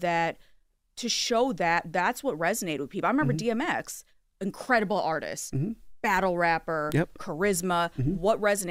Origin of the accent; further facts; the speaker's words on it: Kalamazoo, Michigan, United States; But so I grew up in Kalamazoo, Michigan, which outside of Derek Jeter, nobody else knows where that's from because that's where he's from.